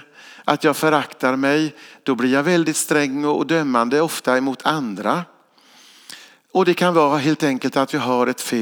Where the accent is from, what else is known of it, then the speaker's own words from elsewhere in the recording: Kalmar County, Sweden; jag är från Öland och var där på sjukhuset i Borgholm.